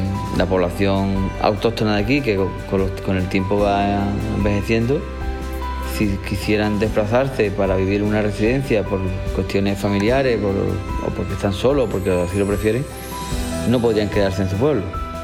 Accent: Algeciras, Andalusia, Spain; now in Gaucín, Spain; soy de Algeciras, pero resido aquí en Gaucín

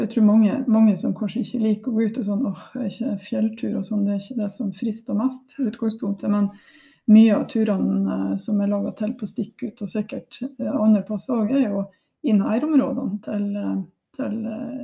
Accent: Smøla, Møre og Romsdal, Norway; Vi er jo fra Smøla.

